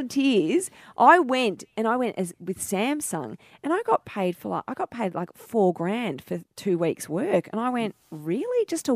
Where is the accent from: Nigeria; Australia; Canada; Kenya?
Australia; Australia Post. I mean, that's as Aussie as. We love our posties. I want our posties to get that money.